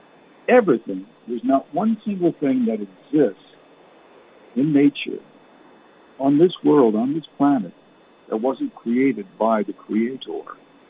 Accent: Canada; Up there, I lived in Canada. Born and raised in Canada.

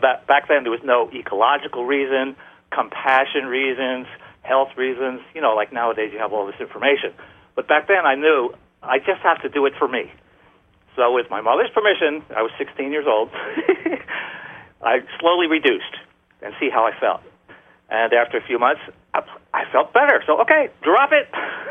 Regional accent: New Jersey, United States; But in my town, I was raised in South Jersey, we had one yoga teacher, not even a studio.

